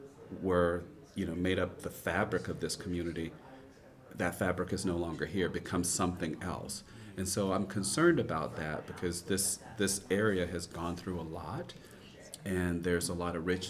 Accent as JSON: {"language": "English", "region": "Florida", "country": "United States", "tie": "born or raised there", "said": "And where I grew up in the Florida Panhandle, that's unheard of. And people back home thought that I was making that up."}